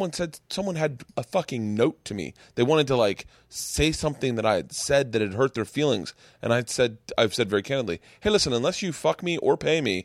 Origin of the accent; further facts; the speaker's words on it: Georgia, United States; We're from Georgia, from a small town in Georgia, at the foothills of Appalachia.